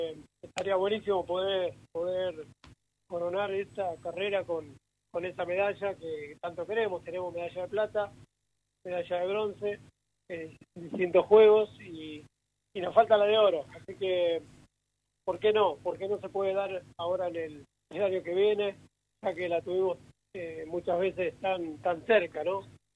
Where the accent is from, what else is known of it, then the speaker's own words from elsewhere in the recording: Argentina; como tanto argentino